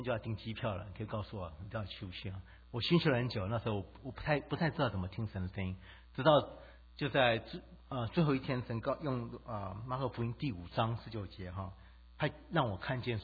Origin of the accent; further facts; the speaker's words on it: Taiwan; 那我也是从台湾来的嘛，就回到我亲属家里面